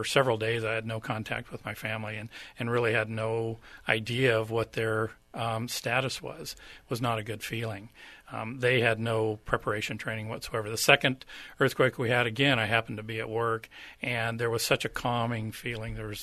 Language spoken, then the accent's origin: English; California, United States; I came from Southern California, and that's where most of my fire service experience is from.